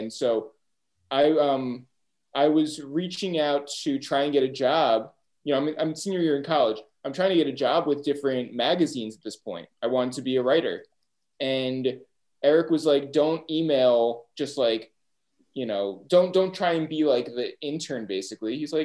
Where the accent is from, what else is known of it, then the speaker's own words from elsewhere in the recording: United States; we grew up 30 minutes outside of New York City.